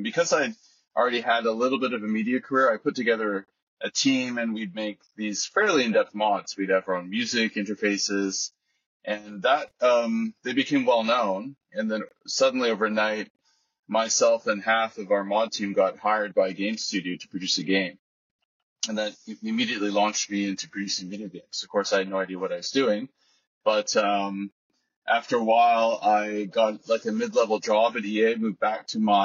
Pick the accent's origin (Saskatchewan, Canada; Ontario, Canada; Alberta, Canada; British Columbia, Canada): British Columbia, Canada; Vancouver; I'm originally from Canada, Vancouver, Canada, and I grew up with a father that was quite into cars